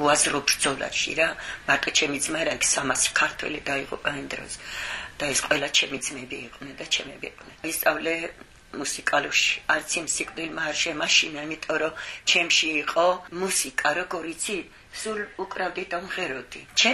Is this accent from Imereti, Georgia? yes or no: no; Arkhoti, Mtskheta-Mtianeti, Georgia; born there; also born or lived in Dedoplistskaro; არხოტელი ხევსური ვარ, იქ დავიბადე.